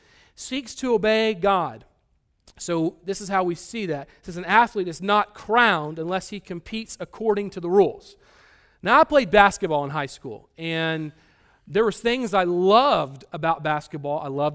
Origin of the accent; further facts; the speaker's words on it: Texas, United States; And we're from Texas, and no one wants to go see the basketball team play anyways because it's all about football in Texas.